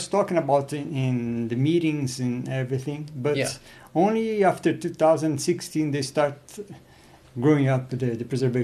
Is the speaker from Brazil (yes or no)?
yes; Brazil; So I'm a Brazilian. I look like Japanese, but I'm a Brazilian.